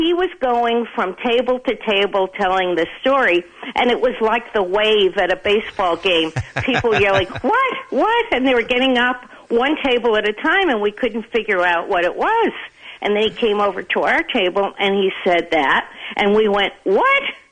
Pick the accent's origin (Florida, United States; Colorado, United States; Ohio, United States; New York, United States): New York, United States; Brooklyn; I'm a Brooklyn Dodger fan from way back. I'm from Brooklyn.